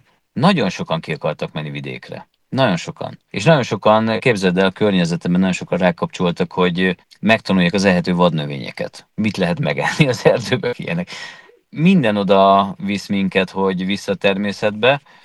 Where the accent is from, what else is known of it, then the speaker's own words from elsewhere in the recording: Budapest, Hungary; én alapvetően 17. kerületben születtem, és ott is éltem.